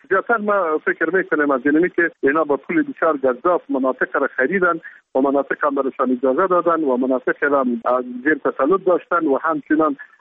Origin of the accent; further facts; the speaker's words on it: Kunduz, Afghanistan; خورترین شهر ولایت ما ولایت قندوز هستن